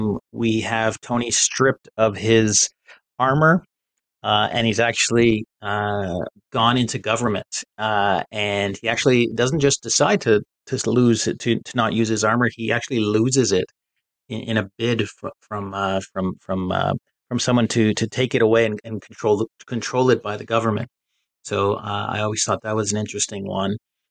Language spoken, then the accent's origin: English; Canada; Well, as a Canadian, I can't really complain too much. I think our summers are too short and our winters last forever.